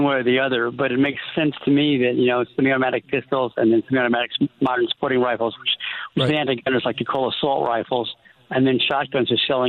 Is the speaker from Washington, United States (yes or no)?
yes; Washington, United States; And in my home state of Washington, dozens of armed citizens provided volunteer security